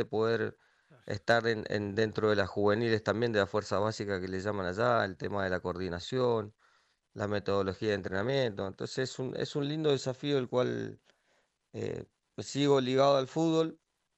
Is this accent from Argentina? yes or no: yes; Argentina; en este caso de Argentina, pues yo soy argentino, no podía jugar en otra selección